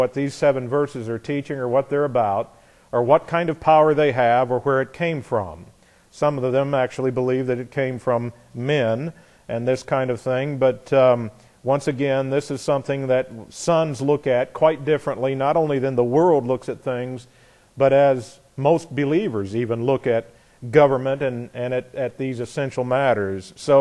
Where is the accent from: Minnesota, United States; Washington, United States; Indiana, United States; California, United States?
Indiana, United States; I was born and raised in Indiana, and my sense of justice came from a railroading father and the Midwest